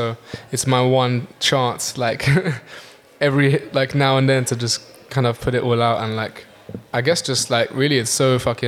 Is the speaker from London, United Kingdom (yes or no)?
yes; London, United Kingdom; I'm from London, so you know, not many people speak French in my circle.